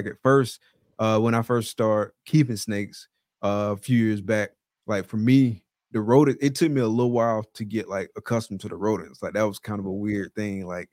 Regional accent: the South, United States; We grew up in the South.

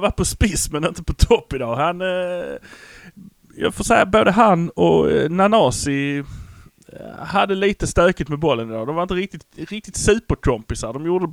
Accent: Malmö, Skåne, Sweden; vi är från Malmö.

